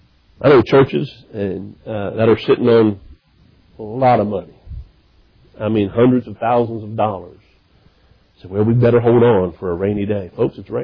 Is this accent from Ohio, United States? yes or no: yes; Cincinnati, Ohio, United States; Now, I'm from the city. I grew up in Cincinnati for 31 years and didn't know a whole lot.